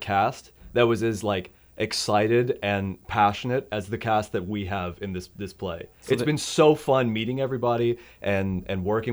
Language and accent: English; United States; now in Canada; I'm an American immigrant, and I'm playing Shakespeare in Something Rotten.